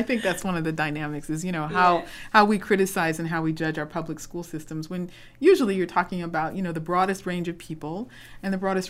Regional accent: Los Angeles, California, United States; that's my hometown

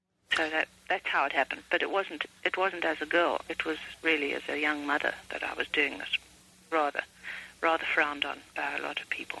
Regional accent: South Africa; Well, I think any country that one grows up in, however strange and odd, which South Africa certainly was in many aspects, seems at the time to be normal to one

